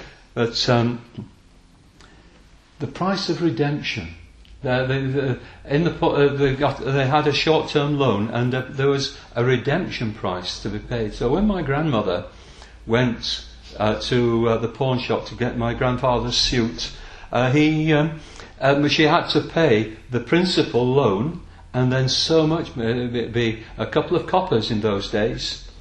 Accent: the north of England, United Kingdom; a pawn shop up in the north of England, which is, as my accent will display, is a place

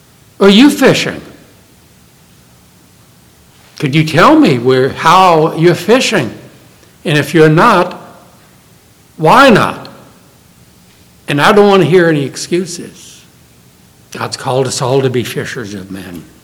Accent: New Orleans, Louisiana, United States; Growing up in New Orleans, my father, brother, and I, two or three times went out in the Gulf of Mexico

